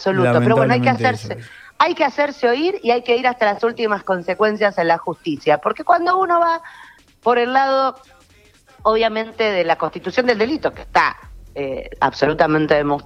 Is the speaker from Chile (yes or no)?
no; Rosario, Santa Fe, Argentina; somos los rosarinos y las rosarinas.